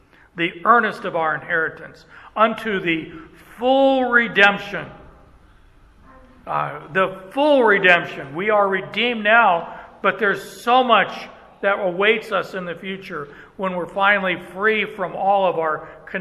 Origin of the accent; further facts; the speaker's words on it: Canada; Now, when I did this as a kid, being Canadian